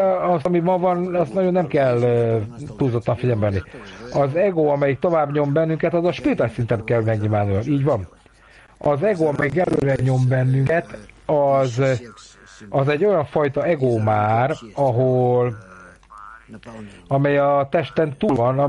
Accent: Belgrade, Serbia; born there; Én Belgrádban születtem. Ott születtem.

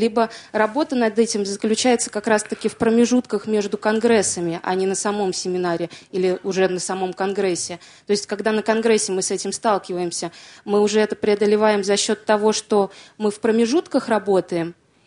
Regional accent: Moscow, Russia; я из Москвы.

